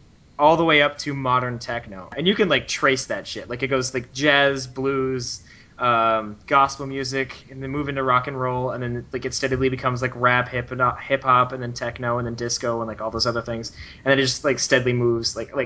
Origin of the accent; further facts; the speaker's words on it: Oklahoma, United States; Well, I'm from Oklahoma, so one would think that I would be super into country.